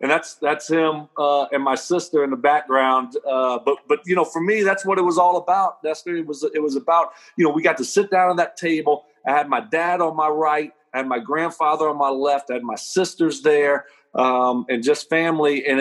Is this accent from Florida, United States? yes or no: no; Lafayette, Louisiana, United States; his wife's from down South Louisiana, my hometown, Lafayette.